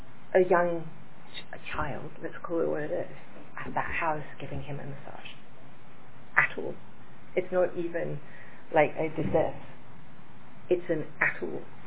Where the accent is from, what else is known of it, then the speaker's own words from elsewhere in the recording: United Kingdom; accent: British; now in United States; I've obviously modified my accent, I've been in America a long time, but I'm British. I've been brought up with a very strong British accent.